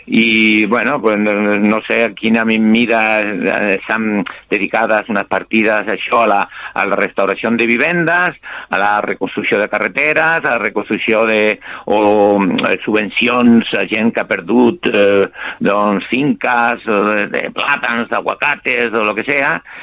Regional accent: Tazacorte, Canary Islands, Spain; now in Sabadell, Spain; jo encantat de servir tant al meu poble, Tazacorte, com a l'alta l'adopció, que Sabadell.

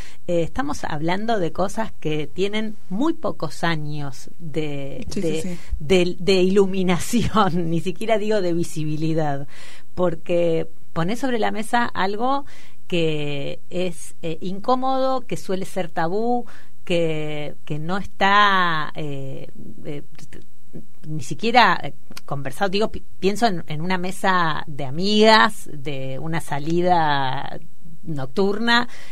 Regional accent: Argentina; como argentinas en nuestro caso, hemos atravesado

